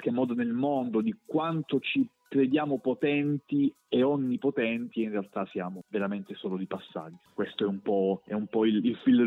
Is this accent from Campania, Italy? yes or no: no; Calabria, Italy; moved away as an adult; also born or lived in Pisa / Milan / Germany; se mi chiedi di dove sono, io ti risponderò per tutta la vita calabrese. Sono nato in Calabria, a fine 18 anni sono stato lì, quindi io sono calabrese. Però poi ho vissuto comunque 10 anni a Pisa, 10 anni a Milano.